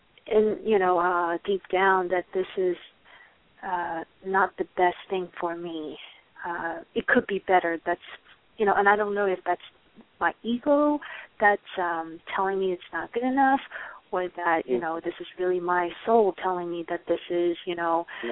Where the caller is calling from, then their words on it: Georgia, United States; I'm actually calling from Georgia right now.